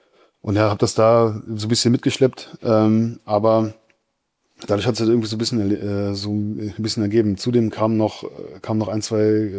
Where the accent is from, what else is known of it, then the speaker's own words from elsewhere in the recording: Germany; Also ich als Deutscher wurde deutscher Meister.